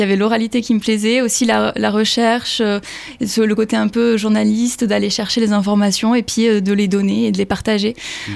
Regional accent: Florac, Occitanie, France; now in Toulouse, France; Donc, moi, je suis à la base de Florac / Saint-Étienne-Vallée française. Donc, je viens de Lozère. Mais pour les études, je suis partie à Toulouse

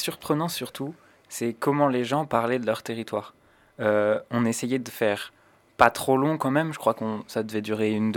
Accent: Pays de la Loire, France; Genre, moi je viens de Vendée et du coup mon paysage c'est plutôt la mer au départ.

